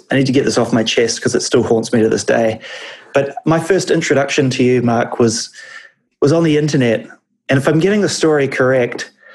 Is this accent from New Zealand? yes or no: yes; New Zealand; accent: Kiwi; Maybe. Maybe it's just my weird accent.